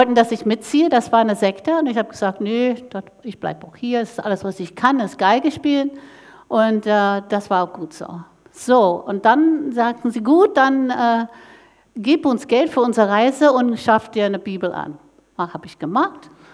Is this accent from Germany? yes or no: no; Northeast, United States; German is a second language; Ich komme aus dem Nordost-USA, wo sehr intellektuell, die ganze Uni sind da.